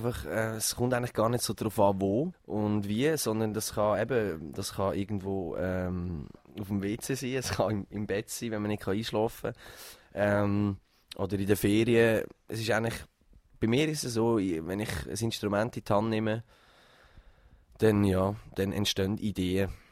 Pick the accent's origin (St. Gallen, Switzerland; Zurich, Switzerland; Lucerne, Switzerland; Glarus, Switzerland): Lucerne, Switzerland; Schwarzenberg; Ich komme aus dem Schwarzenberg. Für die, die nicht wissen, wo es liegt, Malters.